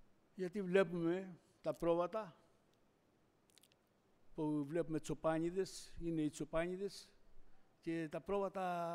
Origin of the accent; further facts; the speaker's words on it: Pyrgos, Western Greece, Greece; Είμαι Τσιγκάνος, είμαι Ρωμά, από τον Πύργο. Έχω μια οικογένεια που είναι, είμαστε όλοι στον Κύριο.